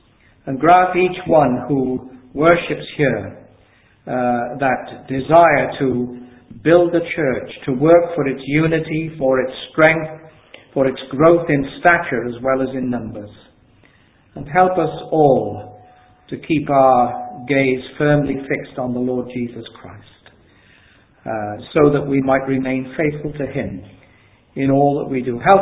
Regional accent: Cardiff, Wales, United Kingdom; Well, I'm a Welshman, and I live in Cardiff.

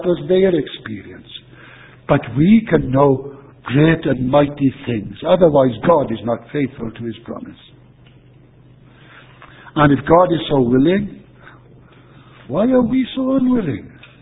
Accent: Wales, United Kingdom; not just because I'm a Welshman

